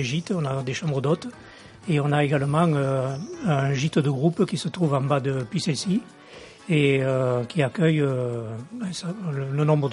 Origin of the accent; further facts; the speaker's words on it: Puisselcy, France; born there; Alors, je suis né à Puisselcy, en fait, dans la commune de Puisselcy, oui, effectivement.